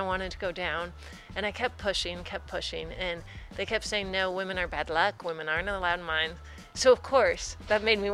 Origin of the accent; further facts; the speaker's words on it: United States; born there; I'm American born.